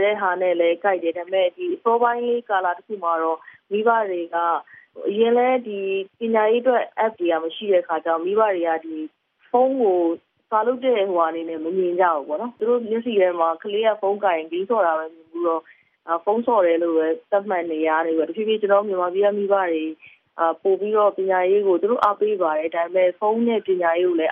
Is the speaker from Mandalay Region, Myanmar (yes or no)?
no; Yangon, Yangon Region, Myanmar; ကျွန်တော်ဆိုရန်ကုန်မှာပဲမွေးရန်ကုန်မှာပဲကြီး